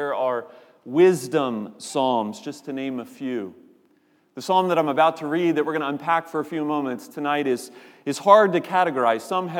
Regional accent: East Coast, United States; My wife and I grew up in the East Coast

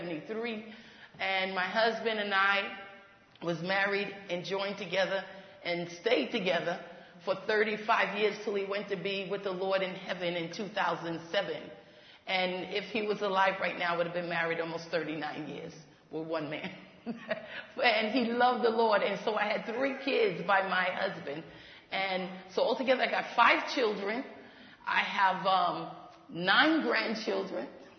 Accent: New York City, New York, United States; I was raised and born in New York City. Come from a line of family and generations of evangelists and pastors and leaders

